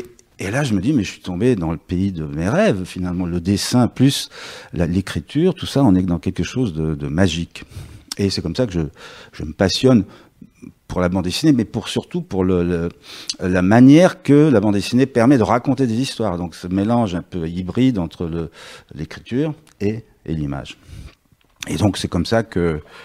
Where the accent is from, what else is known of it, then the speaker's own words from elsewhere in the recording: Belgrade, Serbia; French is a second language; now in France; Tout ça, je l'ai développé au cours de mon enfance à Belgrade. Hein, c'était en ex-Yougoslavie, un pays qui n'existe plus. Et lorsque je suis arrivé en France, je découvre tout d'un coup la langue française.